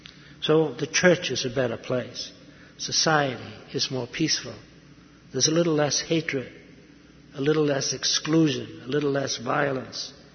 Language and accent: English; Massachusetts, United States; When I was a lad growing up outside of Boston, we never locked the door at night.